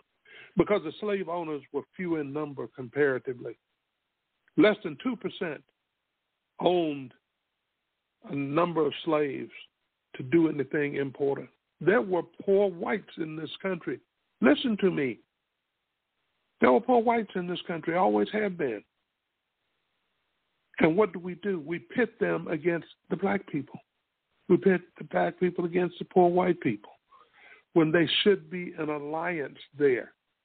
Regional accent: Spartanburg, South Carolina, United States; But the embarrassment comes from that man being stationed in my hometown and nobody knowing it, let alone me. There is a plaque to him. And I bet those of you that are in or have visited Spartanburg have passed it 100 times and never noticed it.

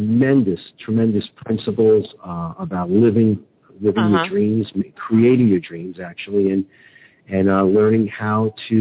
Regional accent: New York City, New York, United States; accent: New York; also born or lived in Florida; now in Los Angeles, United States; Yeah, I was born in New York City. I think probably the listeners picked that up from my introduction. born and raised there. I can't lose the accent. I then spent a little bit of time, about 20 years in Florida

